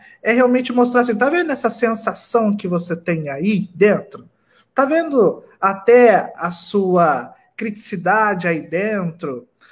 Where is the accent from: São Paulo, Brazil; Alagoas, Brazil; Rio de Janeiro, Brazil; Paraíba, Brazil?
São Paulo, Brazil; São José do Rio Preto; A Adriana é lá da minha terrinha, de Rio Preto, né?